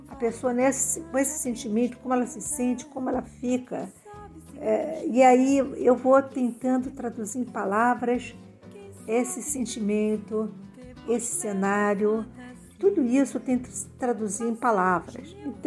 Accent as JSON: {"language": "Portuguese", "region": "São Paulo", "country": "Brazil", "tie": "born there", "said": "quando eu nasci em São Paulo."}